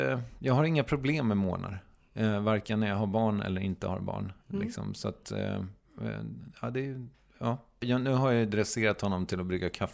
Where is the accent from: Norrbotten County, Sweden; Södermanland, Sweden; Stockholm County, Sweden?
Södermanland, Sweden; Strängnäs; vi var då i min hemstad i Strängnäs